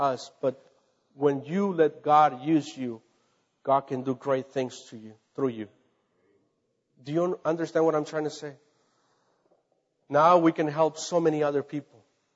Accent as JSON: {"language": "English", "country": "Mexico", "said": "I come from a village from Mexico. We were one of the poorest families that you can ever think."}